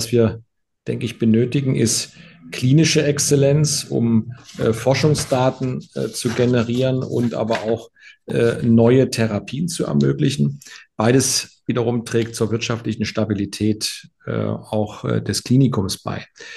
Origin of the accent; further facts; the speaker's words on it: Dresden, Saxony, Germany; Diese Stadt ist nicht nur meine Heimatstadt